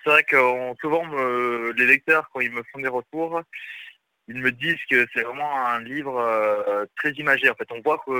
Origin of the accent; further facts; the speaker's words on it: Saint-Raphaël, Provence-Alpes-Côte d'Azur, France; now in Paris, France; Donc je viens du sud de la France, de Saint-Raphaël exactement. Je suis parti à Lille faire mes études de cinéma. Et maintenant, j'habite sur Paris